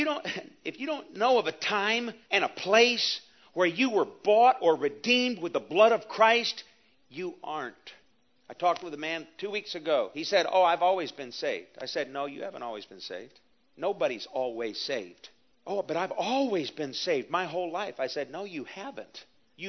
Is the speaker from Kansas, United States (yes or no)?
yes; Wellington, Kansas, United States; born there; I was born here. I was born here. I was born in Wellington, Kansas.